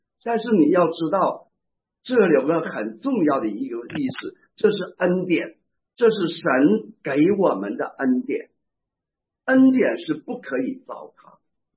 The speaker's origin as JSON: {"language": "Chinese", "region": "Northeast China", "country": "China", "said": "你知道我们东北人呢，请客的时候最不喜欢看见那客人把盘子底儿都舔了"}